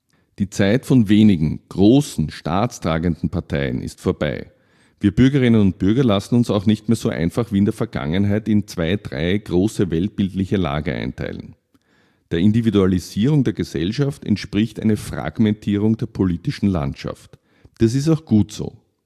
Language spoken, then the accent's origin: German; Vienna, Austria; Ich bin als Kind in der Nähe aufgewachsen, war bei schönem Wetter fast jeden Tag im grünen Prater